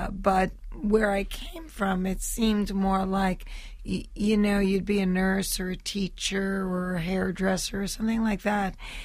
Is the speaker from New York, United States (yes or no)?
yes; Flushing, New York, United States; Flushing, Queens.